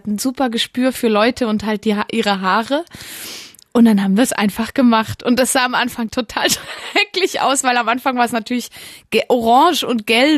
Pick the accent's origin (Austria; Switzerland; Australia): Switzerland; Valais; Genau, also ich stamme aus dem Wallis und ich wohne auch immer noch da.